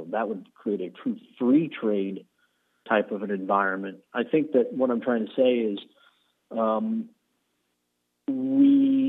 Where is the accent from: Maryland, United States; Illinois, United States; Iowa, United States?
Illinois, United States; Quincy; now in Morton, United States; I grew up in Quincy. It is in Quincy that I developed, like so many of us in the Midwest, values of hard work, of family, of commitment, of faith